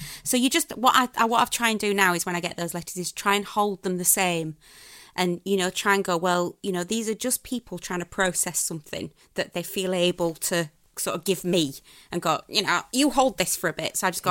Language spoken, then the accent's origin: English; Sheffield, Yorkshire and the Humber, United Kingdom; Well, yeah, I'm from Sheffield. We have those kind of aunties.